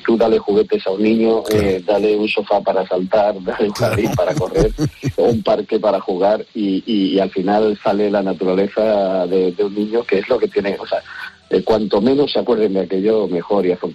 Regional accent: Spain; Yo soy como muchos españoles

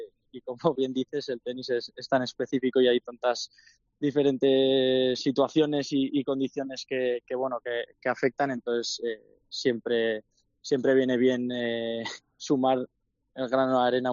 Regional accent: Pamplona, Navarre, Spain; ahora voy a volver más por casa, más a mi tierra en Pamplona

